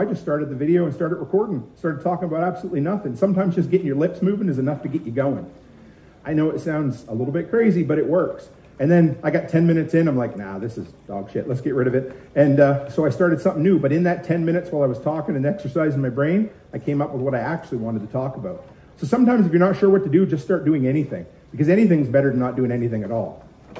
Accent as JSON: {"language": "English", "region": "East Coast", "country": "United States", "tie": "born or raised there", "said": "I grew up on the East Coast. Now, you guys will laugh at me, but do you notice I say out in a boat a little funny?"}